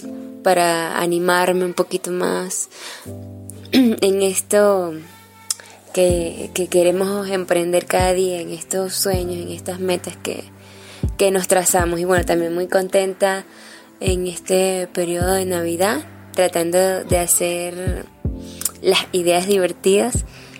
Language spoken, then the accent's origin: Spanish; Venezuela; now in Quito, Ecuador; venezolana, pero que actualmente resido en Quito, Ecuador.